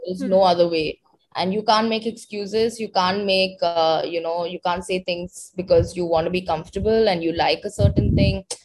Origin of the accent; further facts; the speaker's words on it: South India, India; because I'm South Indian and I have survived.